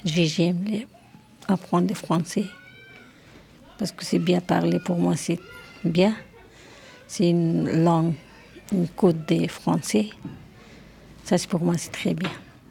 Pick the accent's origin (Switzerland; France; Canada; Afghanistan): Afghanistan; French is a second language; now in Anderlecht, Belgium; Je viens d'Afghanistan. Maintenant, j'y habite en Belgique, à Anderlecht.